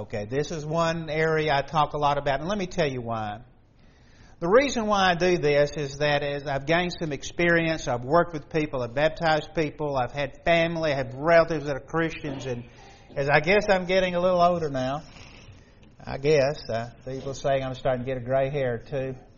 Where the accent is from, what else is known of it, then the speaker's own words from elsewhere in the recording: Alabama, United States; born there; also born or lived in Nebraska / Virginia; I know I was born in Alabama, spent most of my life in Alabama, but I live a little bit in Nebraska and Virginia